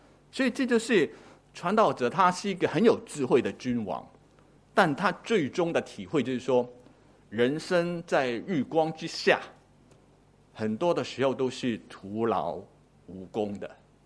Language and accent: Chinese; Hong Kong; 这个就是我们香港自己出品的哈，我们香港人